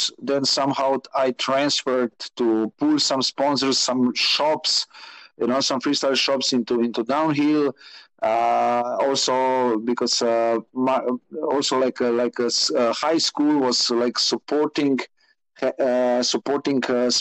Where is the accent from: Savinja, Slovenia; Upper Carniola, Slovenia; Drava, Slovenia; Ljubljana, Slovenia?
Drava, Slovenia; Maribor; English is a second language; because I'm from Maribor, Slovenia.